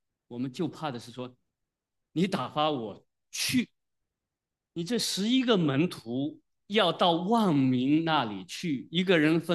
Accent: China; 但是呢，我们中国人呢都比较文艺范， 至少那些流传下来，那不文艺的都没有流传下来。

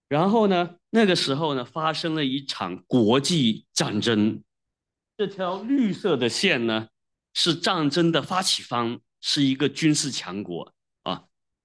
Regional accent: Wenzhou, Zhejiang, China; 你比如说我们温州人特别喜欢抱团，是不是？

